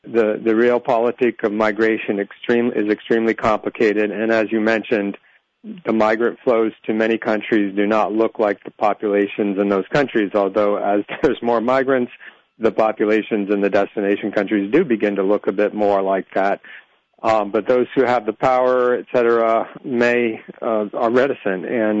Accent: Massachusetts, United States; now in New York, United States; I live in New York, but I grew up in Massachusetts.

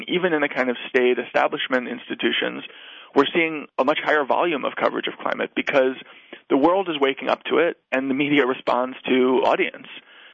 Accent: New York City, New York, United States; I used to think as a New Yorker, as a lifelong urbanite, that I lived outside of nature

